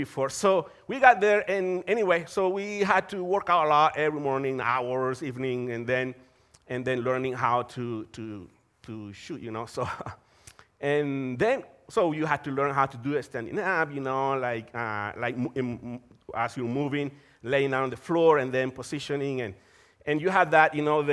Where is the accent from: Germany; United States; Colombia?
Colombia; I'm from Colombia, for those of you who are here visiting today.